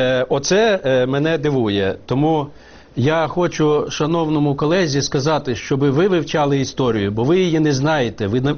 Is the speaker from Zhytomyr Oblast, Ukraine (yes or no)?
yes; Zhytomyr Oblast, Ukraine; Я з Житомирщини.